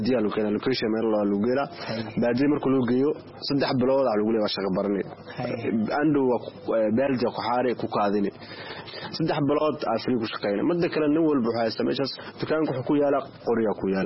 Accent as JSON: {"language": "Somali", "town": "Mogadishu", "region": "Banaadir", "country": "Somalia", "lives_now": "Dadaab, Kenya", "said": "waxaan ka imaaday ee Soomaaliya khaasatan Hamar"}